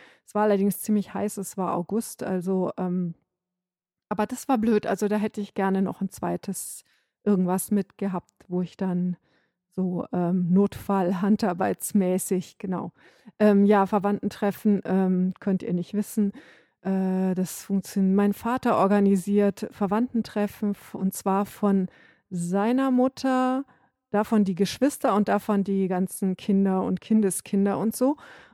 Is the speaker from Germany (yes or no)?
yes; North Rhine-Westphalia, Germany; now in Bavaria, Germany; ich bin aufgewachsen in Ostwestfalen. Und ich sehe jetzt nicht komplett anders aus als die Leute in Ostwestfalen